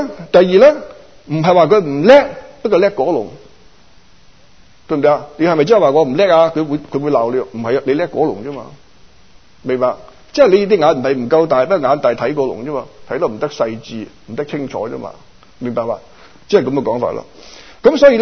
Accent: Guangdong, China; 所以呢我們廣東人用廣東人的術語、廣東人的說話去說

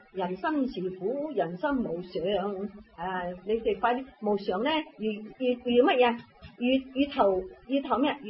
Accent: China; 嗰啲英国佬偷晒我哋中国人啊

